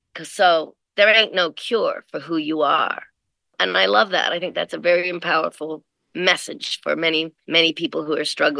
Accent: Nova Scotia, Canada; And then we fell in love with Nova Scotia and we never left. So that's why I grew up in Nova Scotia after that.

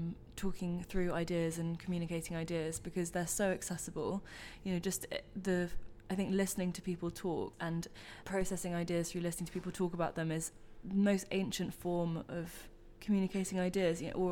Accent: London, United Kingdom; I'm also from London

